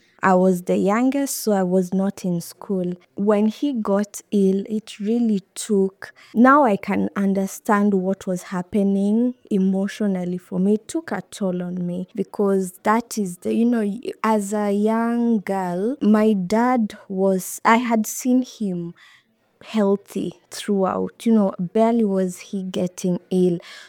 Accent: Nairobi, Kenya; We grew up in Eastleigh, near Pumwani Hospital. There was a compound which had houses and a church.

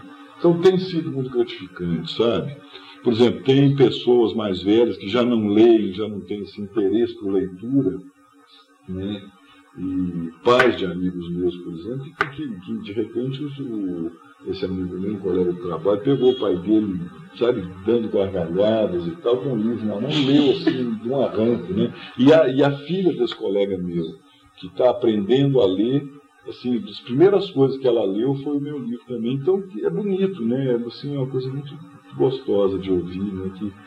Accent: Morro do Ferro, Minas Gerais, Brazil; o pessoal da minha terra vinha para esse lado de cá, né, saía de Morro do Ferro

